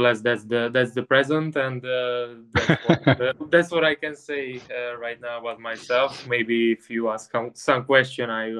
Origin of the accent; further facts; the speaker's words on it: Budapest, Hungary; born there; English is a second language; I was born in Budapest, so I'm talking about a Budapest based team.